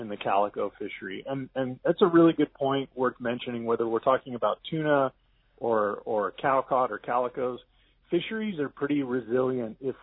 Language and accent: English; California, United States; And I grew up in Southern California. I'm a lifelong fisherman and hunter and diver and surfer.